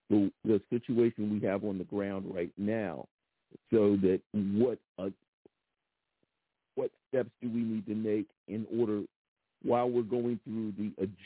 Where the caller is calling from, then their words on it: Philadelphia, Pennsylvania, United States; from Philadelphia.